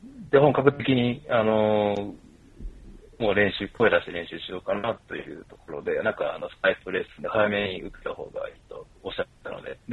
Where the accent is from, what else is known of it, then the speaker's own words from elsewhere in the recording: Okayama, Japan; moved away as an adult; そう、僕あの出身が岡山なんですよ。